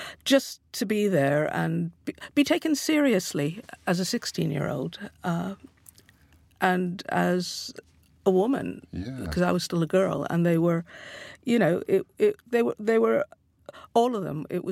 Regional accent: Montreal, Quebec, Canada; I grew up in Montreal

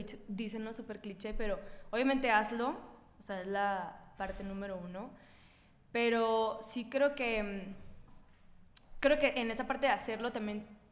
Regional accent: Mexico City, Mexico; accent: chilango; a mí también se me sale el acento contigo. O sea, yo normalmente hablo más neutro, más chilango.

